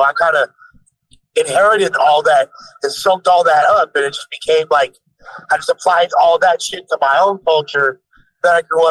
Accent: Los Angeles, California, United States; I'm from West LA.

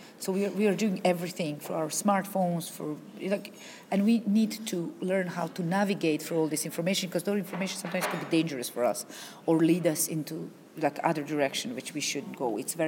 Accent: Athlone, Leinster, Ireland; I'm from Athlone, and I'm going there to transition year students

